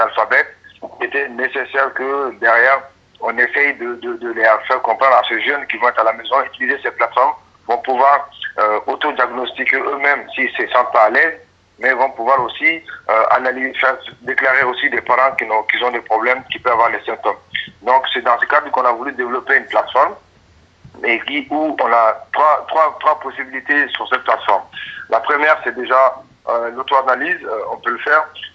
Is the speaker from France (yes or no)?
no; Mali; ça va être difficile même de confiner les gens chez nous au Mali